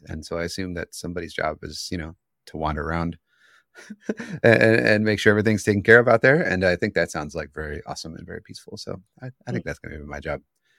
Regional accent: Cleveland, Ohio, United States; I am from Cleveland, and I do web development.

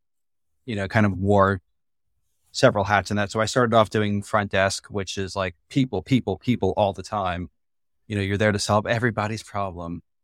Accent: Tampa, Florida, United States; I grew up in Tampa, Florida, so the default school trip for anything was Busch Gardens.

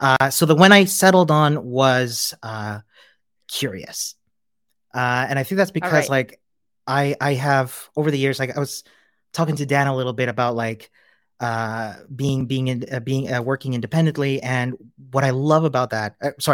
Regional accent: Chile; now in Vienna, Austria; Hi everyone … I'm originally from Chile, but I'm living in Vienna in Austria.

